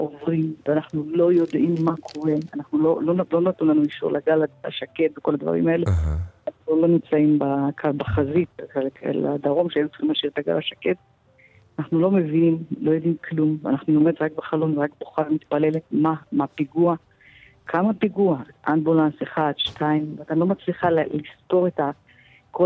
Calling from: Ashkelon, Southern District, Israel; אני מאשקלון.

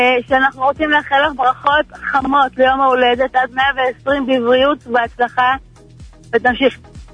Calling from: Bnei Brak, Tel Aviv District, Israel; אנחנו מבני ברק.

